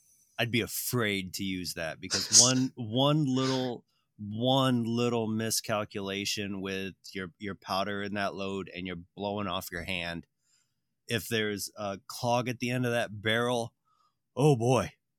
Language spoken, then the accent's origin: English; United States; I know, to hear this, but I'm an American. So I've held, fired, and own firearms.